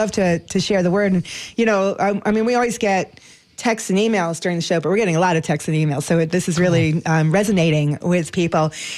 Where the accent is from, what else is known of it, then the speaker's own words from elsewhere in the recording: New York, United States; I mean, New York is not perfect. I grew up in New York. It's not a perfect place.